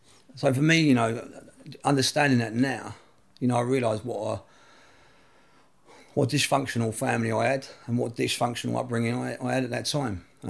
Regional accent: Camden Town, London, United Kingdom; Yeah, I'm from Camden Town. I come from a single parent family.

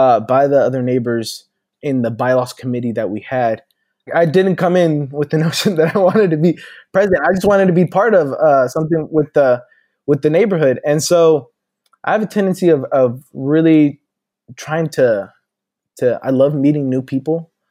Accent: Texas, United States; Originally, my family's from Puerto Rico. You know, we moved to the DFW area when I was 7. I was raised in the Hearst Euless Bedford area, did all my schooling there, left for Catholic seminary actually in 2012, and then came back in 2014

